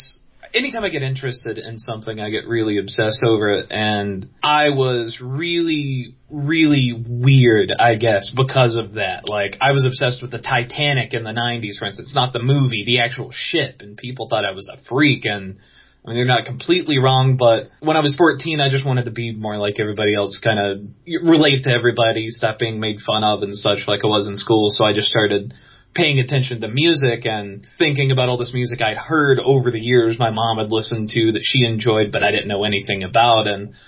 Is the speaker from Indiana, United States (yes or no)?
no; Chatsworth, Georgia, United States; I grew up in Chatsworth, Georgia.